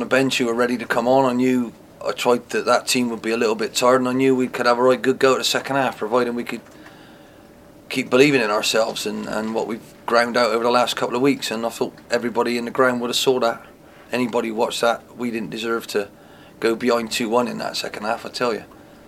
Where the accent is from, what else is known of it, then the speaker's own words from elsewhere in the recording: Bristol, South West England, United Kingdom; He's Italian and I'm from Bristol.